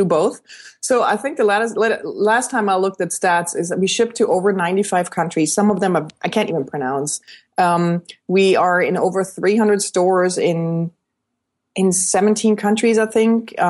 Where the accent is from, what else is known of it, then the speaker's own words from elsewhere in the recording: Switzerland; You know, I'm Swiss. I grew up in Switzerland.